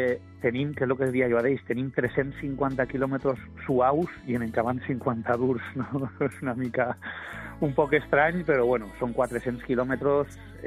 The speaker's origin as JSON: {"language": "Catalan", "region": "Valencian Community", "country": "Spain", "said": "Què més mos faria més il·lusió a nosaltres com a valencians que un derbi valencià"}